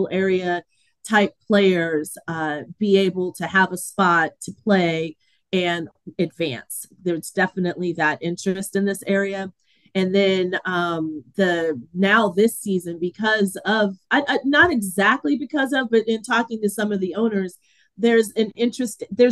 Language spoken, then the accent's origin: English; Flint, Michigan, United States; born there; I was born in Flint, so I'm very attached to it, obviously.